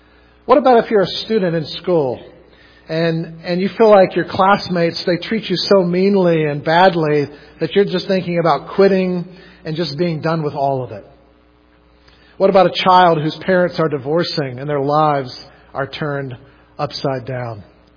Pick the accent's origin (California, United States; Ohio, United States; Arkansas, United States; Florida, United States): Florida, United States; also born or lived in New Jersey; I was born in 1975 in New Jersey. I was a pastor's son at the time. Yet I grew up in North Florida, sporadically in church.